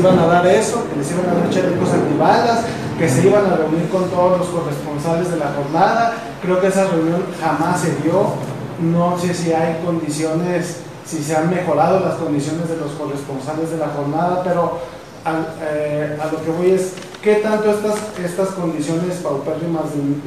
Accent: Zacatecas, Mexico; vengo de Zacatecas.

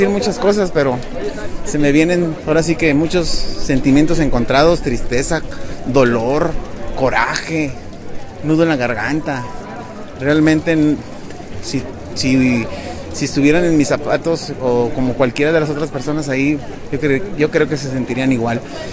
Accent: Reynosa, Tamaulipas, Mexico; yo vengo de Reynosa, Tamaulipas. Nosotros vivimos 24 horas con una guerrilla diaria. Ahí hay bombazos, granadazos, gente armada todo el tiempo.

